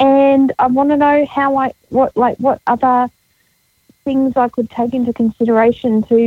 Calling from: Australia; I'm phoning from Australia.

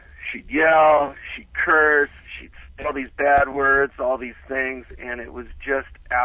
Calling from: Westlake, California, United States; Westlake, California.

